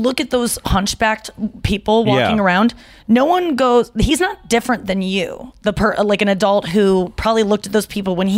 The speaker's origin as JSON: {"language": "English", "town": "St. Louis", "region": "Missouri", "country": "United States", "said": "I was from St. Louis."}